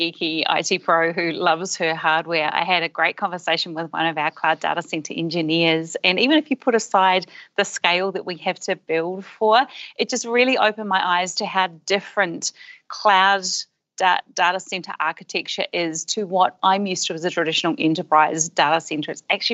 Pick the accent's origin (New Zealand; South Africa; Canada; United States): New Zealand; Christchurch, Canterbury; And I'm actually originally from Christchurch.